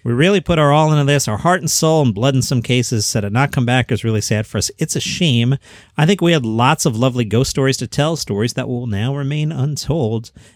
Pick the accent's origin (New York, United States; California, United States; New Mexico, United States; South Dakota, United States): New York, United States; New York City; Can I tell you something as a New Yorker who rides the subway?